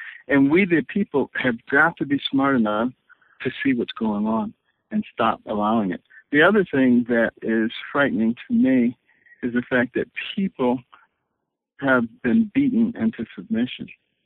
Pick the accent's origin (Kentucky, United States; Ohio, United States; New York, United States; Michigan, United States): Michigan, United States; Detroit; I grew up in Detroit, and, you know, it was once the most prosperous city in the nation